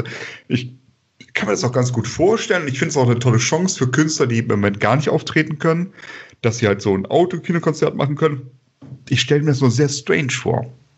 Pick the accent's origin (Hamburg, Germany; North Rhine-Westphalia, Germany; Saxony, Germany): North Rhine-Westphalia, Germany; Bonn; Sie wissen ja, ich komme aus Bonn